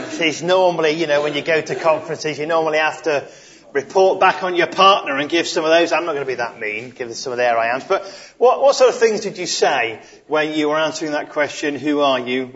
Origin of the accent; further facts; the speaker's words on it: Lancaster, North West England, United Kingdom; now in Bluntisham, United Kingdom; I am a resident of Bluntisham, perhaps where I was born. I am from Lancaster. In Lancashire, where God comes from.